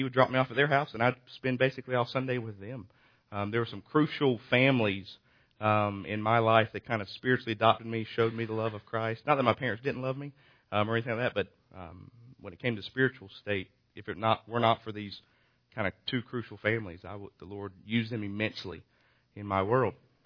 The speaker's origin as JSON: {"language": "English", "town": "Raleigh", "region": "North Carolina", "country": "United States", "tie": "born or raised there", "also_born_or_lived": "Rocky Mount / Wilmington", "said": "People ask where I'm from. I was born in Raleigh. Then we moved to Rocky Mount for a couple years, and we were in Wilmington for my elementary ages. And then we moved back to Rocky Mount for a couple years, and then back here to Raleigh."}